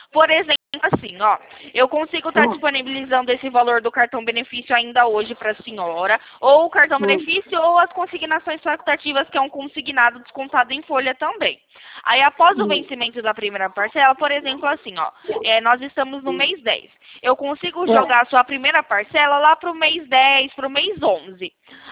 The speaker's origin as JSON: {"language": "Portuguese", "region": "São Paulo", "country": "Brazil", "said": "Sou aqui do interior de São Paulo"}